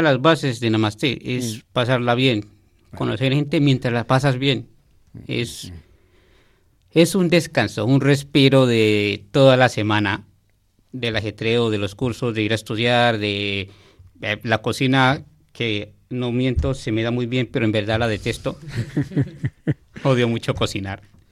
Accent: Colombia; now in Vizcaya, Spain; También darte a conocer de mi cultura, de mi gastronomía, la de mi país, mi ciudad natal, y el cómo es el día a día allí.

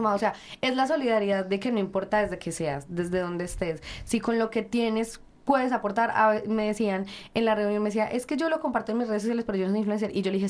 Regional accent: Colombia; moved away; como colombianos en el exterior

